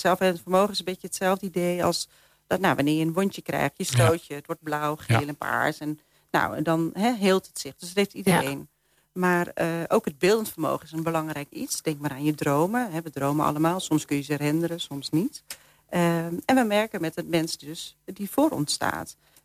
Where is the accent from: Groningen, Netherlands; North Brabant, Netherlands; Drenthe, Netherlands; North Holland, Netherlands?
Groningen, Netherlands; born there; moved away as an adult; now in Rotterdam, Netherlands; ik ben geboren in Groningen, in een dorpje uit Huizen. En op mijn 18e ben ik naar Rotterdam verhuisd.